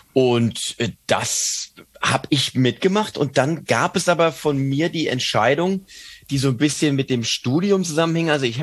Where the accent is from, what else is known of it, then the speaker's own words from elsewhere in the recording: Mainz, Rhineland-Palatinate, Germany; Also ich bin ja Mainzer. Und als Mainzer ist es natürlich so, dass du einen Zugang zur Bühne findest über die Fasnacht. Also Karneval heißt es woanders, Fasching, aber bei uns heißt es Fasnacht.